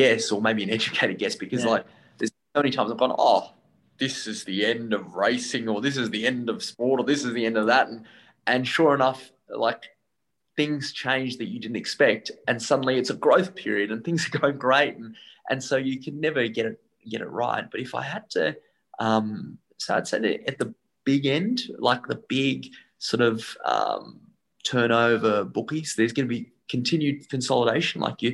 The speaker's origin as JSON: {"language": "English", "country": "Australia", "said": "And we're lucky coming from Australia, because that opening up happened 20 years ago here for us."}